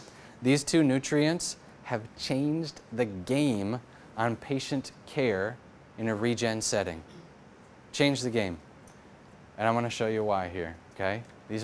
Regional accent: Minnesota, United States; So this is a guy, I'm from Minnesota, and you always got to pick on Wisconsin

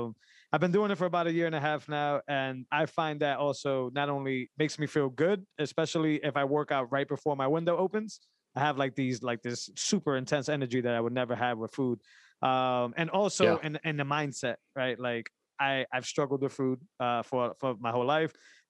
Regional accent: Puerto Rico; now in United States; And the best care was here in the States. We're from Puerto Rico, so the best care was here in the States. We came here, and she's been living with that.

